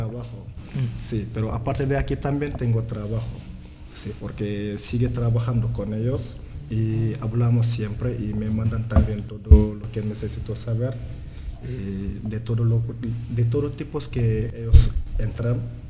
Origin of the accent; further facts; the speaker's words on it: Mbour, Thiès, Senegal; La población se llama Ambur. Es mi ciudad donde vivo.